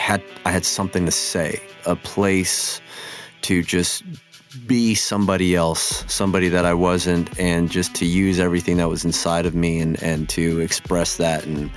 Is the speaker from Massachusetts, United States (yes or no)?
no; Los Angeles, California, United States; I'm born and raised in Los Angeles, Panorama City. A kid from the San Fernando Valley. Father's from Argentina, mother's from El Salvador.